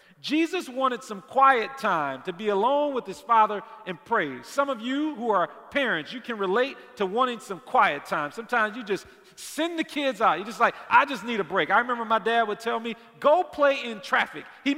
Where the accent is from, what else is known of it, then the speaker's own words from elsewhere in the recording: Detroit, Michigan, United States; I mean, I grew up in Detroit, a city that was like 95% African-American when I was growing up